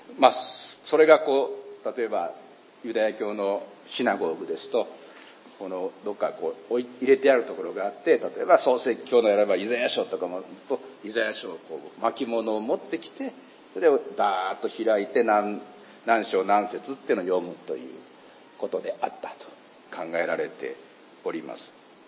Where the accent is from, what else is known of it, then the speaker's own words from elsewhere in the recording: Mie, Japan; 三重県育ちで、三重県には伊賀上野っていうところがありまして